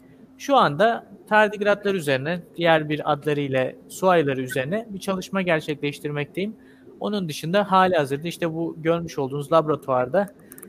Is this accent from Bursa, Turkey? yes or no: no; Zonguldak, Turkey; born there; Ben 97 doğumluyum. Zonguldak'ta doğdum. Annem babam Karadeniz'de, Artvin'de.